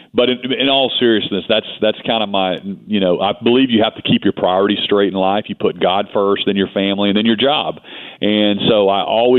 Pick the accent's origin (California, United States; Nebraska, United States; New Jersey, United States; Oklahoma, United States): Oklahoma, United States; I grew up in Oklahoma, fourth generation Oklahoma.